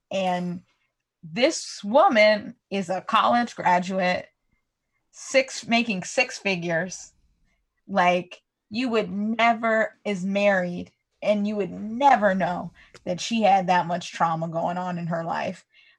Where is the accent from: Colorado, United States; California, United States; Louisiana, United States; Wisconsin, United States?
California, United States; I grew up in California too.